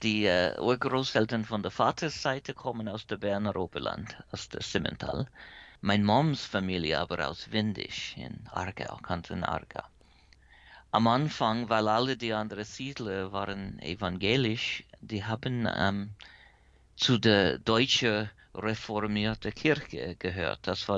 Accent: Helvetia, West Virginia, United States; So, ich bin aufgewachsen in den Bergen, in ein sehr evangelisches Gebiet. Und Helvetia, mein Heimatdorf da, ist gegründet 1869, so kurz nachdem West Virginia eine Stadt geworden ist. Ist auch sehr evangelisch. Fast alle die Siedler, mein Vaters Familie auch, waren aus Bern oder Berner Oberland.

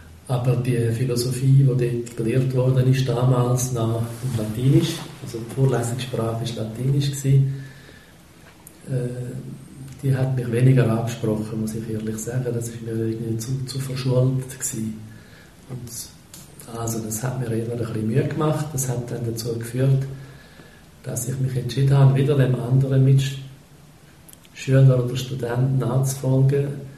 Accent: Zurich, Switzerland; Das war so eigentlich meine Kindheit in Zürich.

